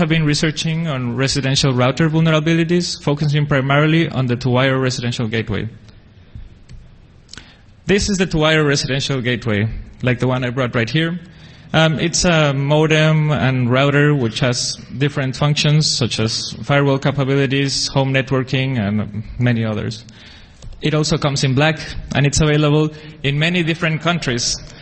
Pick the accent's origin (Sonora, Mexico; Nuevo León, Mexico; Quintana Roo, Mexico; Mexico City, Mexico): Quintana Roo, Mexico; Cozumel; born there; English is a second language; I was born in Cozumel Island, which is in the Mexican Caribbean, near Cancun.